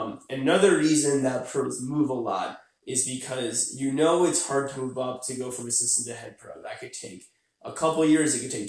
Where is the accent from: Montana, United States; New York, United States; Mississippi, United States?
New York, United States; I'm assistant professional at Hamilton Mill. I'm 23. I'm originally from New York.